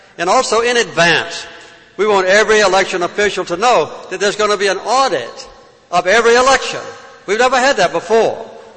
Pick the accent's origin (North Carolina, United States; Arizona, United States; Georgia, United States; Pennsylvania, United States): Georgia, United States; I come from Georgia, and I've been embarrassed that my own state passed a law this year